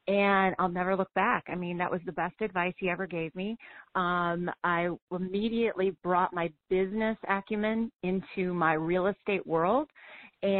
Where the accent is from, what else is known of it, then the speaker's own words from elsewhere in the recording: Madison, Wisconsin, United States; My dad was actually a real estate broker out of Madison, Wisconsin. So I grew up in Wisconsin, grew up in this business